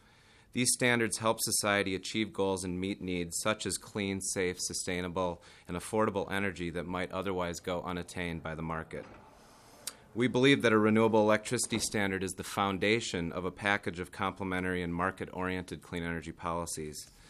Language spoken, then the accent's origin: English; Edina, Minnesota, United States; now in Massachusetts, United States; While I currently live and work in Massachusetts, I'm a native of Minnesota. I grew up in Edina, and I went to college at Gustavus.